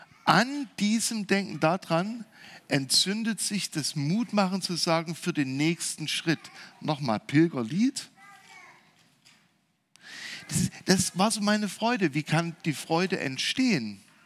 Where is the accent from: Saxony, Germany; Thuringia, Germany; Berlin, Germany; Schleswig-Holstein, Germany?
Saxony, Germany; Ich bin im Erzgebirge aufgewachsen.